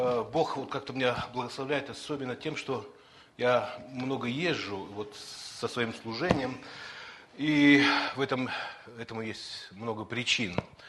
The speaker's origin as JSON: {"language": "Russian", "town": "Saratov", "region": "Saratov Oblast", "country": "Russia", "said": "из Саратова, пастор церкви"}